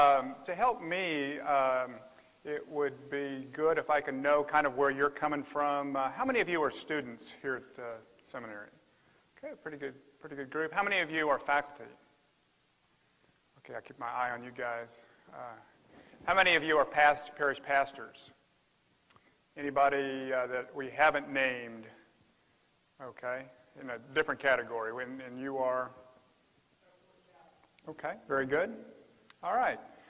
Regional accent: Memphis, Tennessee, United States; And I do come from the South. I'm from Memphis, Tennessee, so it's okay to say amen.

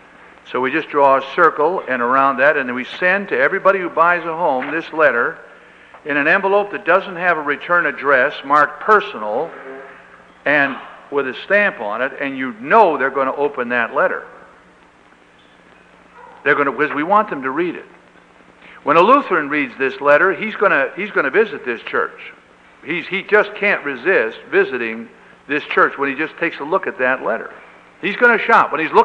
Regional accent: Pittsburgh, Pennsylvania, United States; also born or lived in Chicago; I was raised in Pittsburgh, I was an Eastern boy, I went to the Bronxville Concordia

